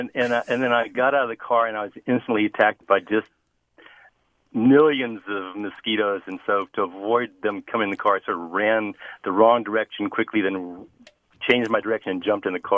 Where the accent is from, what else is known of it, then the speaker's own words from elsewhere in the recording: Tallahassee, Florida, United States; moved away as an adult; Yeah, I'm from Tallahassee originally and living in California 30 years.